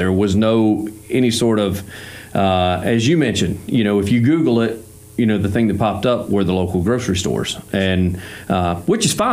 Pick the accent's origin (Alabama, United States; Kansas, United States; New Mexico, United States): Alabama, United States; I'm South Alabama from Covington County